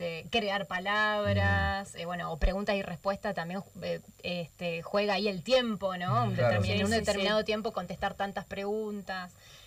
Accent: Paraná, Entre Ríos, Argentina; Yo soy de acá de Paraná, exacto.

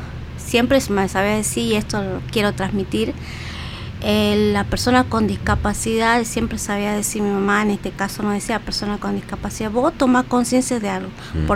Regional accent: Salvador Mazza, Salta, Argentina; now in Tucumán, Argentina; yo vengo de Salta, de Salvador Massa. Yo terminé el secundario, me becaron para venir a estudiar acá.

